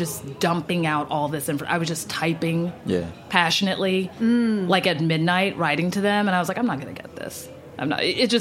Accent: Texas, United States; now in New York, United States; I'm from Texas, and I moved to New York to enroll in a master's program called Fashion Studies at Parsons School of Design.

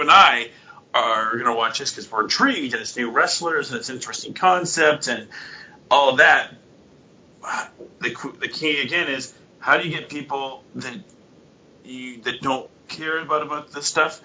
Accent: England, United Kingdom; Number one, being English, it's really cool to see it get on the map.

